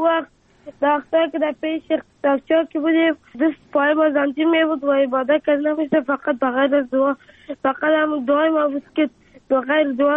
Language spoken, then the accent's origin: Persian; Afghanistan; افغانستان و وطن خودم را بسازم